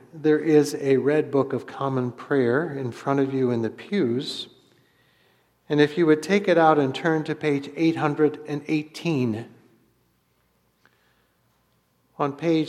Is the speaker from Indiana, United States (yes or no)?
no; St. Louis, Missouri, United States; something that happened in my hometown of St. Louis.